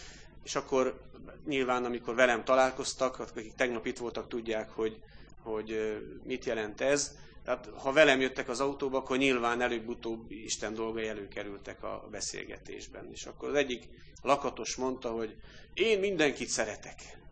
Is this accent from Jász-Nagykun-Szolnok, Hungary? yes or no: yes; Karcag, Jász-Nagykun-Szolnok, Hungary; born there; Karcagon vettük ott, ahol én születtem, és anyámnál voltunk otthon.